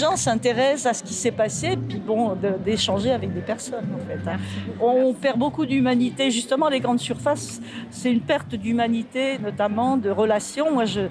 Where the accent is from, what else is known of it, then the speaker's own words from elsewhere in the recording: Le Pré-Saint-Gervais, Île-de-France, France; je fais partie du Conseil citoyen. Je suis née au Pré-Saint-Gervais, en fait. Je suis là depuis 1944